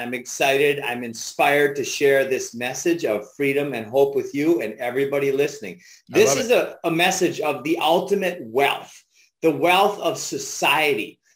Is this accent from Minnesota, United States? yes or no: yes; Minnesota, United States; I grew up in Minnesota.